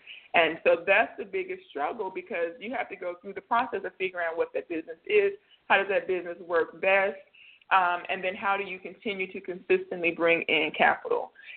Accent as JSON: {"language": "English", "region": "Louisiana", "country": "United States", "tie": "born or raised there", "said": "And I always knew when I was younger, a little small girl growing up in Louisiana, I knew that I wanted to own a business."}